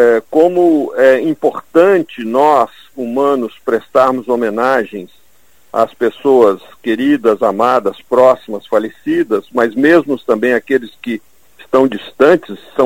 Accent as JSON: {"language": "Portuguese", "town": "Belo Horizonte", "region": "Minas Gerais", "country": "Brazil", "said": "num personagem que eu conheci na minha adolescência em Belo Horizonte, de onde eu sou"}